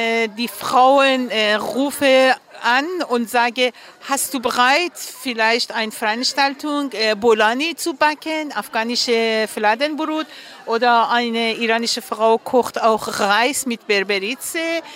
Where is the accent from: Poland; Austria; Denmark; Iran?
Iran; ich komme aus dem Iran